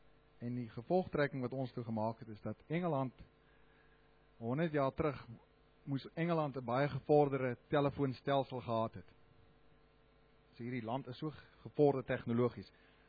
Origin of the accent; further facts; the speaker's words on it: Namibia; Maar ja, ek is oorspronklik uit Namibië, so 8 jaar terug het groot geword daar, so klaar gemaak, daar gewerk